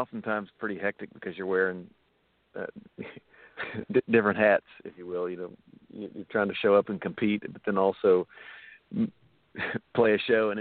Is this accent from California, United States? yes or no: no; Oologah, Oklahoma, United States; He saw a flyer that we were playing a show in my hometown, Ooligah, Oklahoma, a little bit, you know, population 1,000